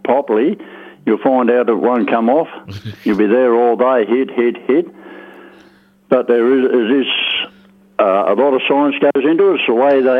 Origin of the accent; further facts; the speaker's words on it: Zeehan, Tasmania, Australia; I've born and bred in Zeehan, 45 years in Zeehan, done most of my chopping on the West Coast